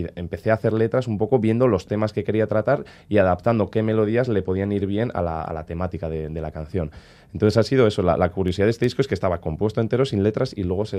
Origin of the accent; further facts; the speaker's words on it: Yécora, Basque Country, Spain; nosotros somos de Yécora, es un pequeño pueblo de 200 habitantes en Río Jalavesa.